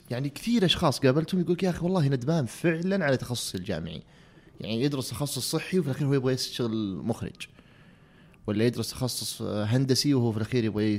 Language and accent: Arabic; Al Soudah, Asir, Saudi Arabia; انا كنت في الصيف في ابها انا في القريه قريتنا وين في السوده.